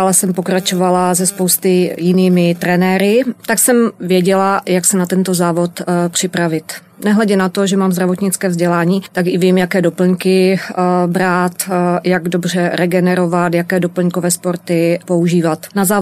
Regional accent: Olomouc, Olomouc Region, Czechia; Vyrůstala jsem v Olomouci a Olomouc tenkrát bylo vojenské město

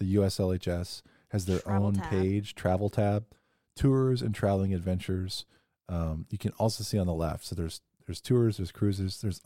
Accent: Kansas City, United States; Keep in mind, we're from Kansas City.

